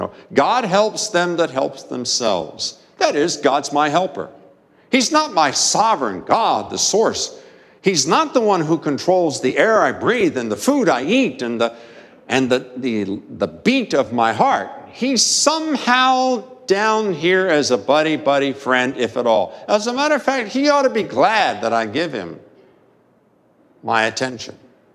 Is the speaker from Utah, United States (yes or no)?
no; Martinsburg, West Virginia, United States; Growing up in Martinsburg, West Virginia, I had the opportunity to fish a time or two